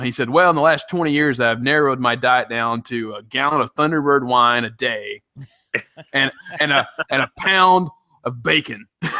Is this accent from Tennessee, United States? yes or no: yes; Tennessee, United States; Actually, like when I'm in my hometown in Tennessee, I love going to the VF with my dad